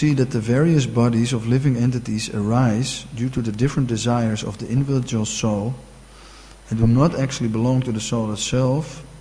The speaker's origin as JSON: {"language": "English", "town": "Amsterdam", "region": "North Holland", "country": "Netherlands", "said": "like I'm from Amsterdam"}